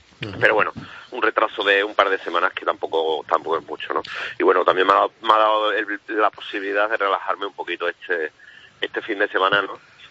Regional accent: Talaván, Extremadura, Spain; Los recuerdos que tenemos de mi pueblo de Talaván, ¿no?

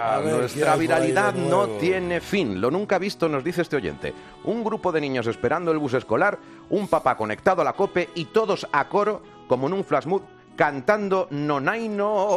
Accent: United Kingdom; Spanish is a second language; Lo entiendo, está bien, pero en mi país no solo se leen tabloides.

